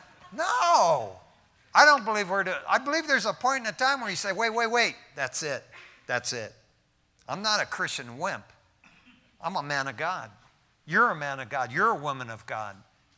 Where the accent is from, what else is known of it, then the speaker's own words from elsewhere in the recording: Detroit, Michigan, United States; I wasn't from there. I was from Detroit.